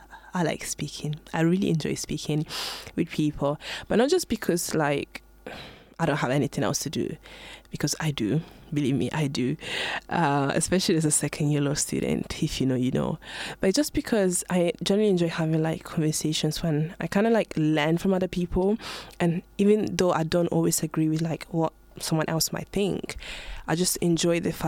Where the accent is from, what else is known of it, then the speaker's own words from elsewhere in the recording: Ghana; English is a second language; also born or lived in Italy; now in United Kingdom; I was born in Italy, but I'm originally from Ghana, and now I'm in the UK. I've been here for like, wow, almost 6 years.